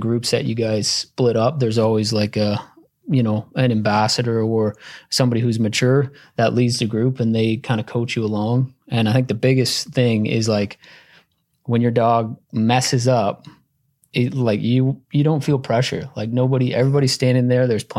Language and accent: English; Ontario, Canada; So I'm from Canada, Ontario, Canada